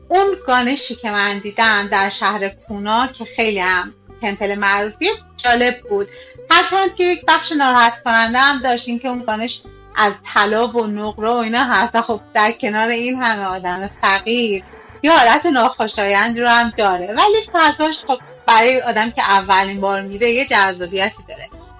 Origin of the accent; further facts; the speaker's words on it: Iran; moved away as an adult; گفتم که نه من مستقیم از ایران اومدم